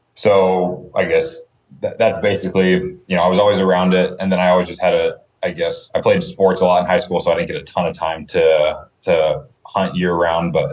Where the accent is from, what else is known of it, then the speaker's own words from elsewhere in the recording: Phoenix, Arizona, United States; I'm born and raised in Phoenix, Arizona.